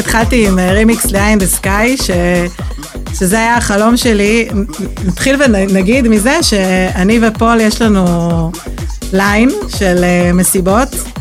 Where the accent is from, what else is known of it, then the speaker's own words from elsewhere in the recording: Haifa, Haifa District, Israel; כי אנחנו כולנו מחיפה, באותם גילאים, שנתון 1980